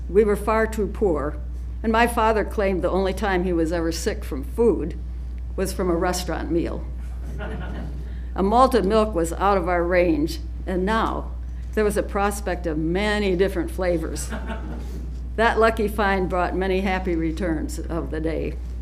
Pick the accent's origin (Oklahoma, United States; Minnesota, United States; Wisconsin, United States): Wisconsin, United States; I don't know if I was born a skinflint or just picked up the scavenging bug from growing up in Crawford County, Wisconsin.